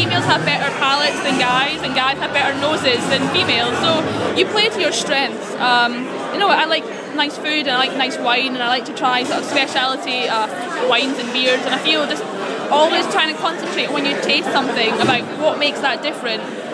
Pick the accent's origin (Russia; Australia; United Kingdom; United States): United Kingdom; Scotland; accent: Scottish; moved away as an adult; now in London, United Kingdom; I was born and brought up in Scotland. I left when I was 22, moved to London. So I've been here now for 6 years